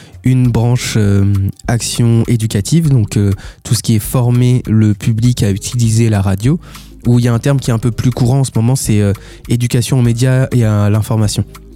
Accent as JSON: {"language": "French", "town": "Angers", "region": "Pays de la Loire", "country": "France", "said": "Dans ma vie et dans mes études surtout, j'ai quitté Angers pour pouvoir faire des formations ailleurs."}